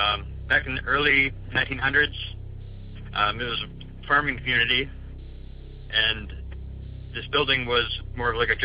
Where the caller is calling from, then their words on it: Wisconsin, United States; I'm calling from Wisconsin.